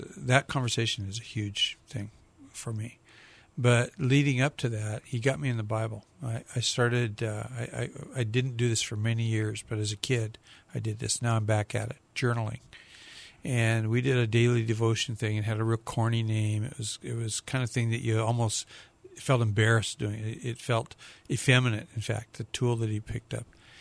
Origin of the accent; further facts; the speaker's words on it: Portland, Oregon, United States; I grew up in Portland, Oregon. I'm pretty old. I graduated from high school in 1963, so I was there when it wasn't a very big town.